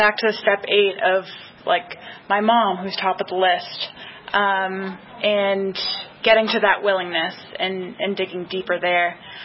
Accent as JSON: {"language": "English", "town": "Boulder", "region": "Colorado", "country": "United States", "said": "I'm from Boulder."}